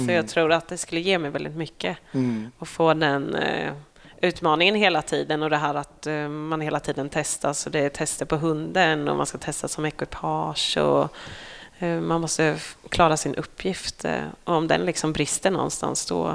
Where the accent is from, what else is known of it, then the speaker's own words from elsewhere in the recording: Norsholm, Östergötland, Sweden; Ja, det är jag uppvuxen i, eller uppväxt heter det kanske, i en jätteliten ort som heter Norsholm, som ligger ute med Göta kanal.